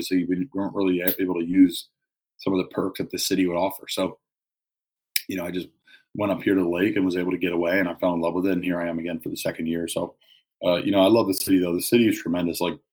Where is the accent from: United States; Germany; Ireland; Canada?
United States; Philadelphia, Pennsylvania; I'm from Philadelphia. In the summer, I was getting married, and I had to travel home a lot.